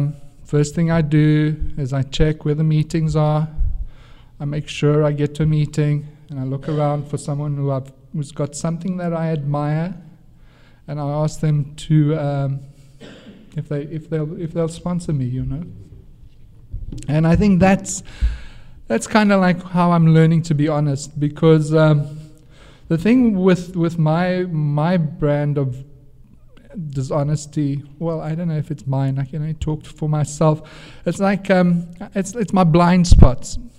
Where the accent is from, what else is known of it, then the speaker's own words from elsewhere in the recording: South Africa; now in Canada; I'm South African. I'm living in Canada.